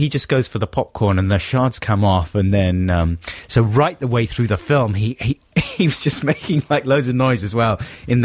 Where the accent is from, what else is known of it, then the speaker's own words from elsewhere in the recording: Canberra, Australian Capital Territory, Australia; Canberra.